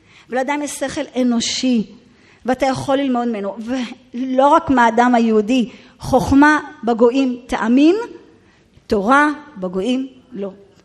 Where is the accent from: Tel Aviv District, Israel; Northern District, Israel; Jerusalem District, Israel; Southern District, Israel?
Jerusalem District, Israel; Jerusalem; גדלתי בבית מורב ירושלמי, הכל.